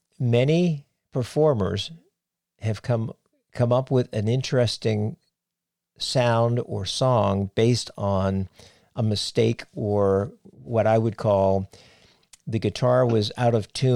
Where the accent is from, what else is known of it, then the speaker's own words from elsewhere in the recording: Cape Cod, Massachusetts, United States; now in Frederick, United States; I grew up on Cape Cod, and I owned surf shops before I moved to Frederick.